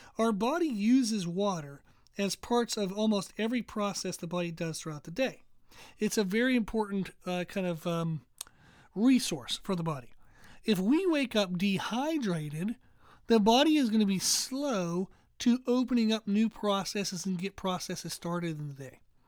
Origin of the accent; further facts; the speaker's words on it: Pennsylvania, United States; I grew up in the north. I grew up in Pennsylvania.